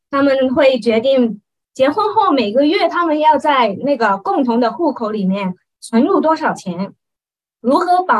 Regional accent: Hong Kong; accent: Cantonese; Chinese is a second language; 相信你们也听出我的国语很广东吧？我是来自香港的，所以我的国语已经很久没有练习了。

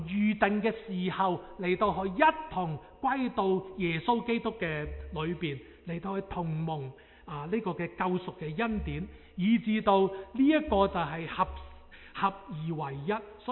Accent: China; 中國人話我哋中國歷史話我哋中國人有5000年嘅歷史

